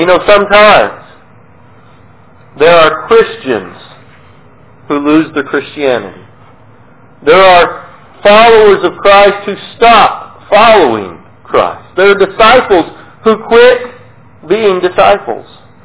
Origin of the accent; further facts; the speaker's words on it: Colorado, United States; I know when I grew up in Colorado, we lived out on the plains.